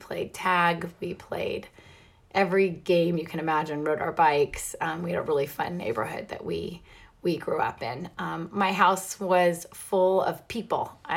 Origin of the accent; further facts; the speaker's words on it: Fresno, California, United States; also born or lived in Clovis; I grew up in the Central Valley. I was born in Clovis, California, and I was raised in Fresno, California.